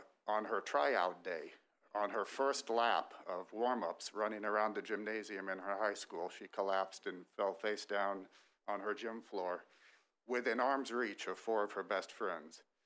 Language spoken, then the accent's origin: English; Ormond Beach, Florida, United States; I'm from Ormond Beach, Florida, almost a neighbor of Representative Fedoroff.